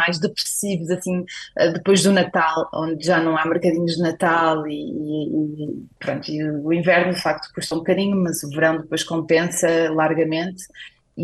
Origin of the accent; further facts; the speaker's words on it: Portugal; moved away; nós como portugueses estamos habituados se calhar a um bocadinho mais de atividade